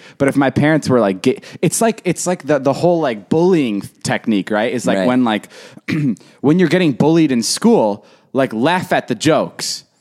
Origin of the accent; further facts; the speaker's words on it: United States; A lot of it was just me trying to separate myself and be like, I'm an American.